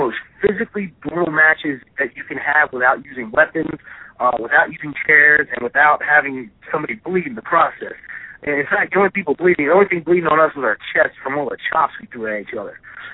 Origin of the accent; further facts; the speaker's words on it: Deptford, London, United Kingdom; And as soon as the promoter found out I was from Deptford, he was like, bam, come on, kid, come on down and wrestle for us.